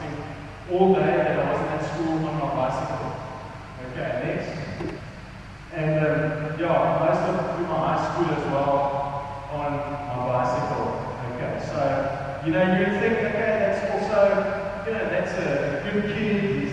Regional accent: Stellenbosch, Western Cape, South Africa; Okay, so those are my folks. I grew up in Stellenbosch.

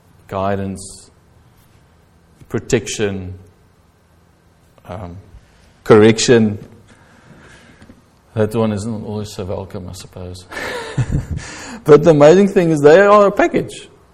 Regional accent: South Africa; now in United Kingdom; I came over from South Africa and I was working in London.

